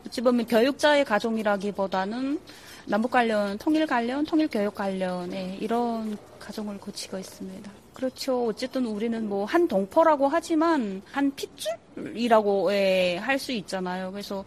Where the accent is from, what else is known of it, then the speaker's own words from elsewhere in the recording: North Korea; moved away as an adult; now in South Korea; 저는 북한에서 온 북한의 딸 주민이고요. 2016년에 대한민국 입국을 했고